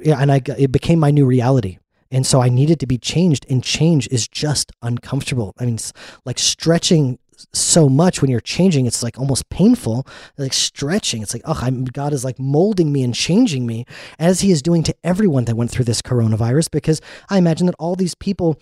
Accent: United States; I'm American because I was born there and grew up there as a little boy.

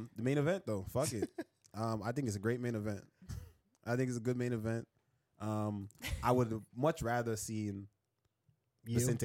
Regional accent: Jamaica; I'm Jamaican. You know what I'm saying? For me, it's regular.

